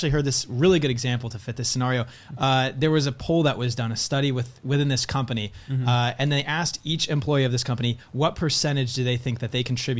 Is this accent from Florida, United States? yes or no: no; California, United States; I grew up in Southern California.